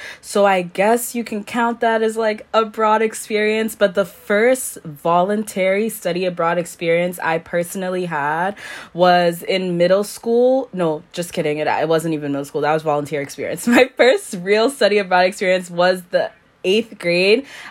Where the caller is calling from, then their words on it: London, United Kingdom; I'm good, and I'm joining from London in United Kingdom.